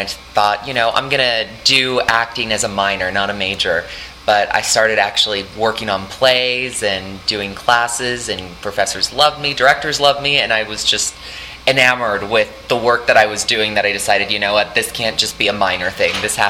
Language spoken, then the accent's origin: English; Caracas, Capital District, Venezuela; I grew up in Venezuela, specifically in Caracas.